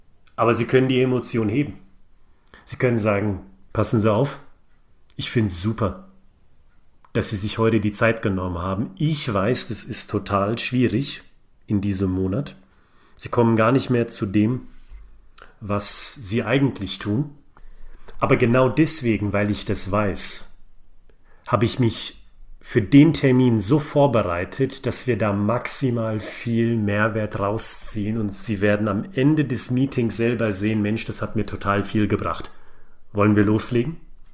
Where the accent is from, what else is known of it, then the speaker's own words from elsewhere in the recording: Frankfurt, Hesse, Germany; ich bin ein Frankfurter Bub.